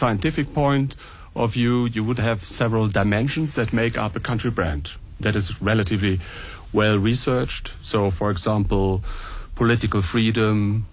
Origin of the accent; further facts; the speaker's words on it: Germany; So Germany, I come from Germany, you know, the German automakers